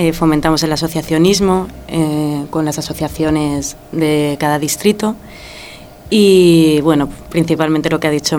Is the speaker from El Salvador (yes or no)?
no; Madrid, Community of Madrid, Spain; soy de Madrid de toda la vida, mis padres son españoles y yo soy española